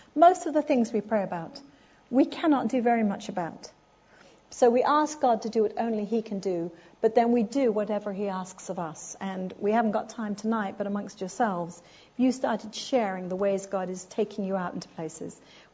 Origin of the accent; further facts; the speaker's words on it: United Kingdom; now in United States; I was living in America. I do live in America, sorry, but I'm very British. Do I still sound British?